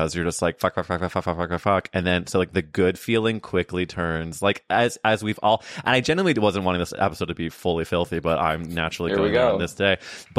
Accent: Midwest, United States; But listen, I'm also a Midwesterner, so I'm with you.

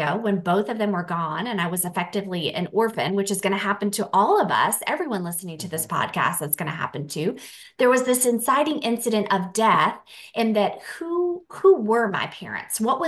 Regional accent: Indiana, United States; also born or lived in North Carolina; I'm from rural Indiana, the west central part of Indiana, but I'm also from North Carolina.

